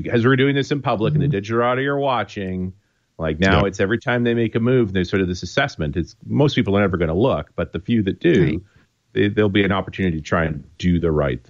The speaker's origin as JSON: {"language": "English", "country": "Canada", "said": "That's the most polite way I know to say it, and I'm a Canadian."}